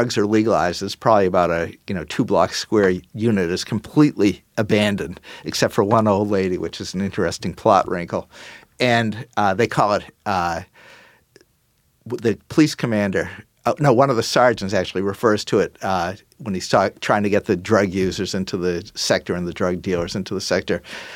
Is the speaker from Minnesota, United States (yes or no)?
no; Boston, Massachusetts, United States; I'm originally from Boston.